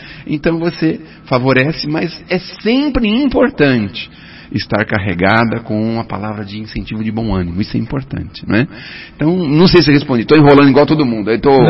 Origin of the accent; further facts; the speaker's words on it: São Paulo, Brazil; eu sou do centro de São Paulo, sou um peregrino, como é que se fala assim, aquelas pessoas que andam, né, pelo centro, ando muito pelo centro